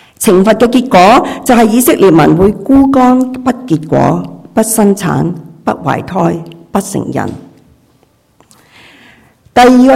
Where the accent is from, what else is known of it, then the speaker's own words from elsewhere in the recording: China; 我们中国人最能够明白一点